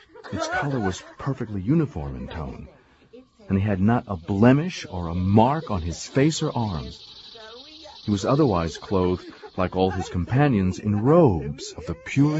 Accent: New York, United States; the kind that could destroy an entire vintage of grapes where I grew up in New York State in the 20th century.

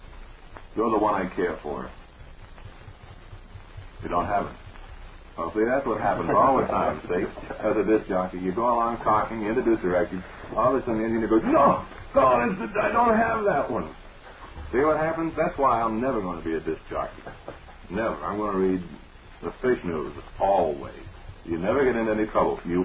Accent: Lowell, Massachusetts, United States; Well, I was born and brought up in Lowell, and of course Chelmsford is a suburb

